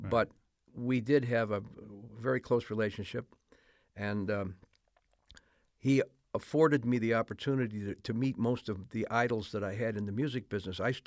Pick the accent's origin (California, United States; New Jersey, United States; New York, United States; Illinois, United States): New York, United States; Syracuse; born there; also born or lived in Rochester; I lived in Syracuse and Rochester, New York. I was born in Syracuse